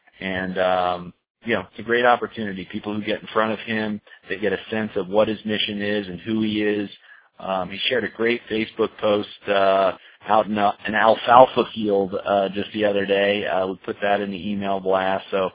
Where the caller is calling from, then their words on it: Colorado, United States; I'm calling in from Colorado this evening.